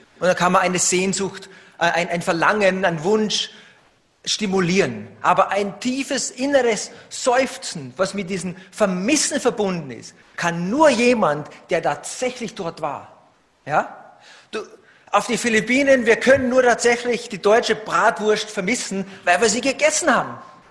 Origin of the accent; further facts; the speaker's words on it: Austria; Ich komme aus Österreich, aus den Bergen